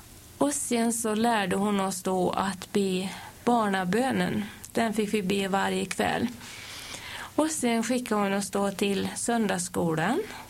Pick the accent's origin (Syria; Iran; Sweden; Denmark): Sweden; Tibro, Västra Götaland County; Nej, jag kommer ifrån Västergötland. Från Kyrkefalla socken i, som nu heter Tibro kommun i Västergötland.